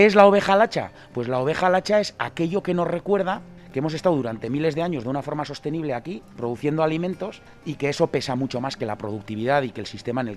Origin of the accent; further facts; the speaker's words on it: Arruazu, Navarre, Spain; yo soy de Arruazu y he acabado siendo pastor porque quería vivir en Arruazu, vivir de Arruazu y vivir con Arruazu.